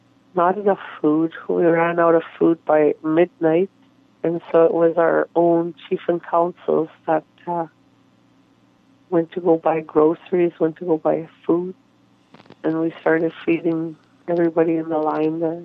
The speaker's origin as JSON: {"language": "English", "town": "St. Theresa Point", "region": "Manitoba", "country": "Canada", "said": "I'm the MLA for Q8. I'm from St. Teresa Point First Nation."}